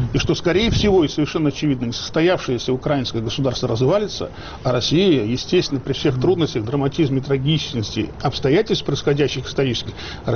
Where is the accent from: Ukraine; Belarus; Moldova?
Belarus; Я русский белорус.